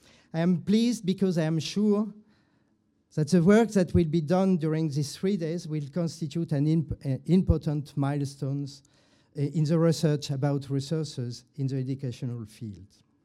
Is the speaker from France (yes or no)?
yes; Lyon, Auvergne-Rhône-Alpes, France; I am from Lyon